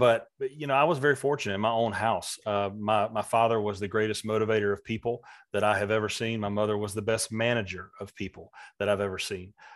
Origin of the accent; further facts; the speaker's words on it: Valdosta, Georgia, United States; to be a kid growing up in Valdosta, Georgia in the mid-80s, what was great.